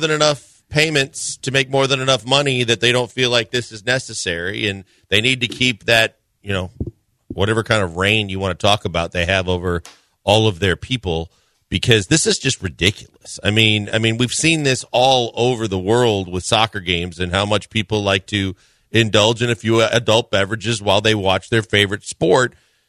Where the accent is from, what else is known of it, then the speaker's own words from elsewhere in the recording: Wisconsin, United States; because I grew up in Wisconsin and I know what goes into a hot dog